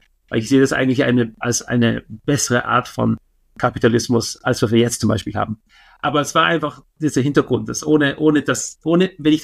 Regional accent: Austria; ich bin in Österreich aufgewachsen

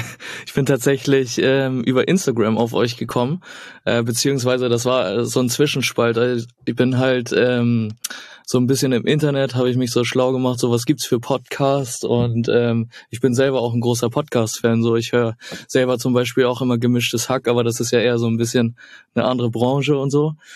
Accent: Germany; ich bin ein Junge vom Dorf so. Ich komme aus der Nähe von Hamburg, aber ein kleines Dörfchen so.

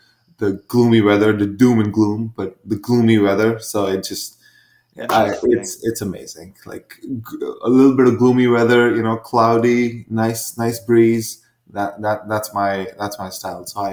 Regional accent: India; moved away as an adult; so I was born in India I was there through high school and then a couple of years after.

